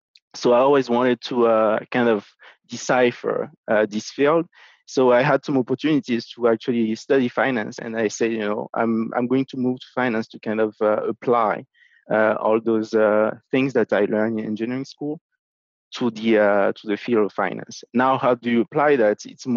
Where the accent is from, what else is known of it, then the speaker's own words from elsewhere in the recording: Benin; also born or lived in Europe / New York; now in Chicago, United States; I am originally from Benin in West Africa. I lived in three continents, in Africa, in Europe, and in the United States. This is year 15 in the United States. I spent the first 15 years in the US in New York, and now I'm in Chicago.